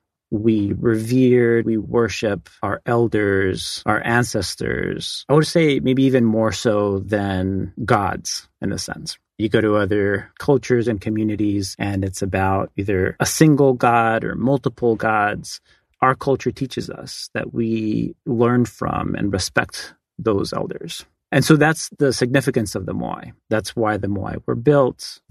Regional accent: Easter Island, Valparaíso, Chile; I was born on Rapa Nui. While there was very little contact, but there was some contact because my mom is American.

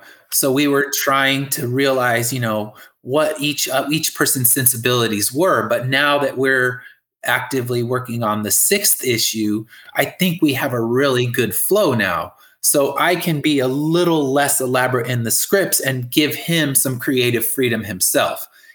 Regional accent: California, United States; The only one I'm doing in Florida is the Tampa one, because I'm from California.

